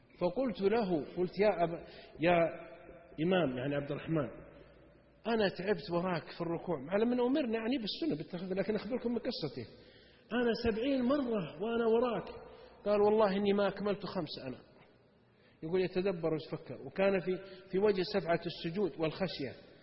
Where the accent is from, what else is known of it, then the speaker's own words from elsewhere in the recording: Saudi Arabia; عندنا 8 صحف يومية و9 عندنا في السعودية هنا